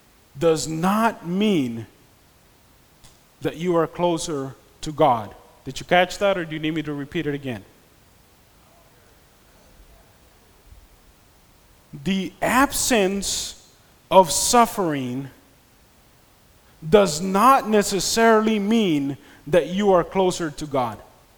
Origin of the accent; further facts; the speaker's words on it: Los Angeles, California, United States; Where I grew up in South Central LA, the Long Beach area, Southern California, there was many kids